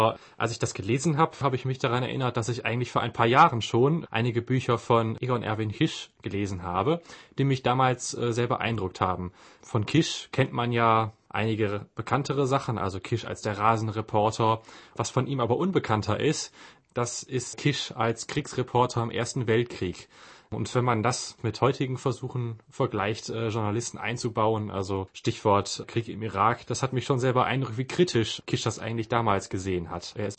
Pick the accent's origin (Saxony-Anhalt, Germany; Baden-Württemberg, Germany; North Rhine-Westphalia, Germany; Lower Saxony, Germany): North Rhine-Westphalia, Germany; Velbert; Aber mittlerweile bin ich hier Doktorand, das heißt, ich pendle sozusagen zwischen Düsseldorf, wo ich herkomme, oder um es genau zu sagen, Velbert in der Nähe von Düsseldorf und Prag.